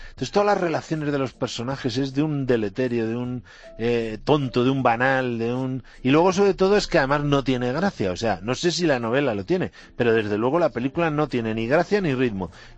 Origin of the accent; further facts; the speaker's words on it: Madrid, Community of Madrid, Spain; está ambientada en el barrio Malasaña, que es donde yo nací y me crié